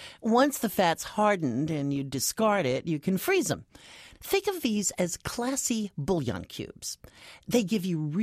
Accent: New York, United States; remember, I'm from New York

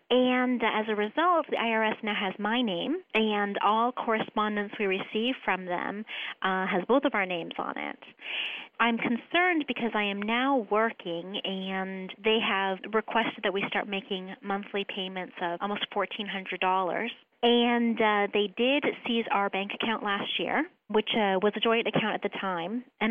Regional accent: Canada; now in United States; Well, I'm also a Canadian citizen.

